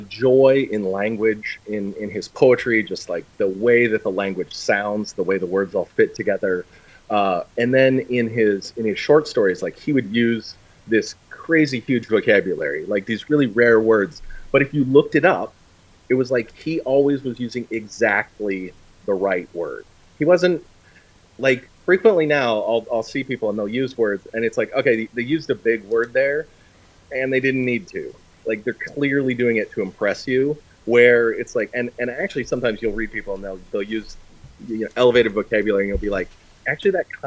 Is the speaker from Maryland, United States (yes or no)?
no; Whitefish, Montana, United States; the sense of history here is a little bit different scale than what I grew up with in Whitefish, Montana.